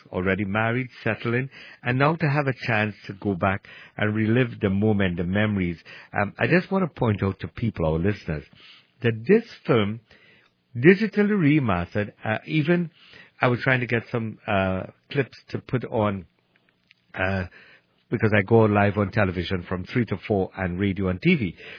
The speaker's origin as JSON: {"language": "English", "country": "Trinidad & Tobago", "said": "I'm from Trinidad, the Caribbean, and we have many, many movie houses."}